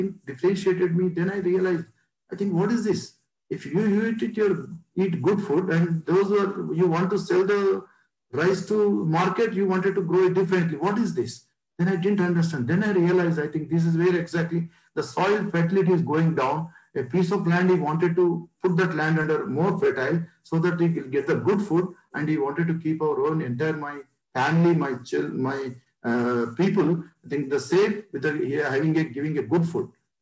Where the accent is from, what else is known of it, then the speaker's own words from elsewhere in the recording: Adilabad, Telangana, India; English is a second language; I think I am from Adilabad, actually